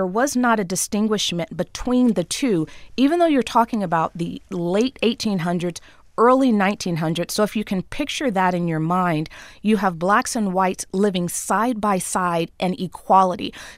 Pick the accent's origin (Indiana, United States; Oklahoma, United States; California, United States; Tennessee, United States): Tennessee, United States; born and raised in Tennessee.